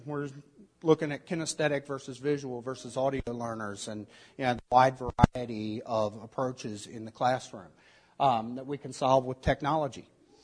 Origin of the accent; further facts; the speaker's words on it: Baltimore, Maryland, United States; a 17-year-old from my hometown of Baltimore.